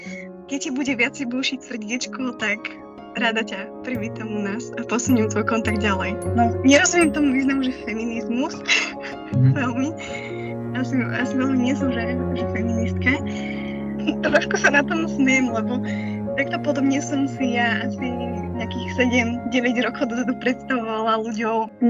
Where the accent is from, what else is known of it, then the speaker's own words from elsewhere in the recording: Beluša, Trenčín Region, Slovakia; Ale ja som z Beluše